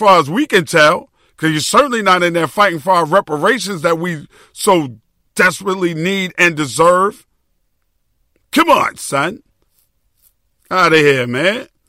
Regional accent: New York City, New York, United States; I'm from New York City, the home of hip-hop

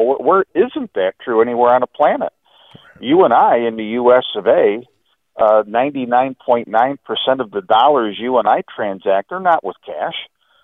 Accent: Binghamton, New York, United States; now in St. Augustine, United States; I'm originally from Binghamton, New York. I've lived in St. Augustine for several years now since I moved to Florida.

